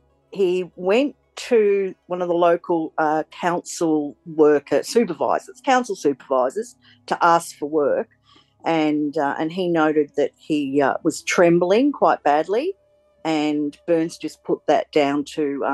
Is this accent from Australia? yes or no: yes; Bendigo, Victoria, Australia; I'm from Bendigo in the Central Goldfields.